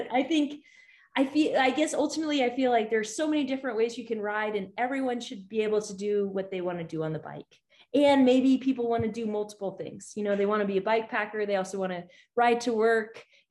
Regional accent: Alaska, United States; You know, I'm from Alaska, so riding there is pretty amazing.

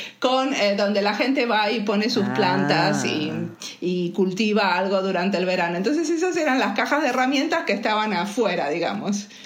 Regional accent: Argentina; now in Finland; aunque vivo acá hace 20 años, ¿no? Hay cosas que me siento muy argentina y hay otras cosas que cuando voy a Argentina me siento muy finlandesa.

